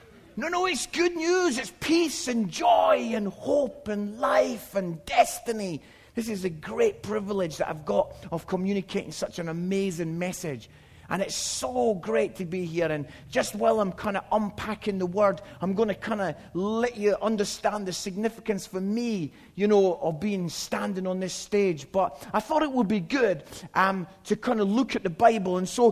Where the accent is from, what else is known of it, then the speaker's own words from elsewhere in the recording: Scotland, United Kingdom; I'm Scottish. I don't know if that took you a few minutes to get that, but I'm Scottish.